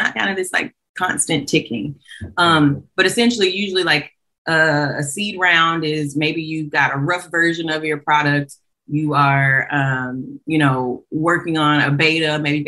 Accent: Montgomery, Alabama, United States; Clark was everything. I'm from Alabama.

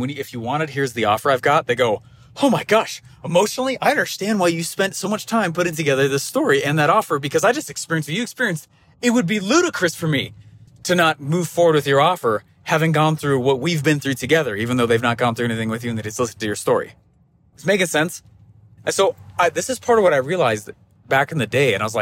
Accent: Utah, United States; born there; I was born in Utah on April 22nd, 1988, which is my birthday, right?

